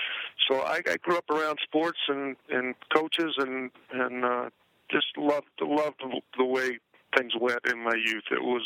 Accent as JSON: {"language": "English", "town": "Pittsburgh", "region": "Pennsylvania", "country": "United States", "tie": "born or raised there", "said": "And, you know, you mentioned growing up in Pittsburgh. When I was in high school and college, Terry Bradshaw was having his great career in Pittsburgh"}